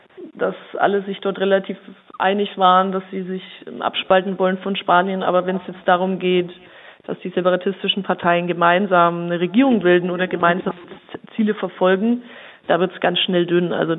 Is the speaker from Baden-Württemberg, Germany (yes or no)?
no; Bavaria, Germany; wie Sie schon gesagt hatten. Ich bin 34 Jahre alt. Ich bin aus Oberfranken